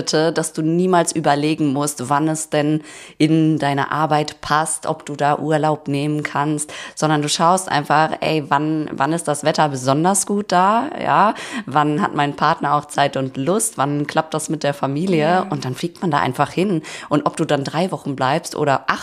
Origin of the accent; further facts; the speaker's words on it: Cologne, North Rhine-Westphalia, Germany; Und ich komme ja aus Köln, also ich bin eine kölsche Mädchen.